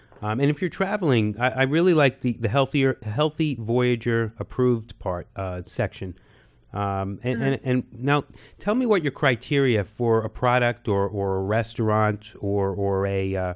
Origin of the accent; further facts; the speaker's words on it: New York City, New York, United States; I mean, I grew up in New York City.